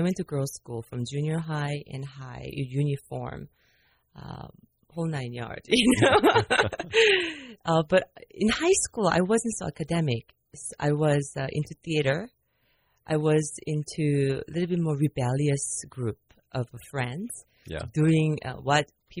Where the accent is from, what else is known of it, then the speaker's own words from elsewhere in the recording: South Korea; I was born and raised in Korea, but didn't live in Seoul, not a city girl.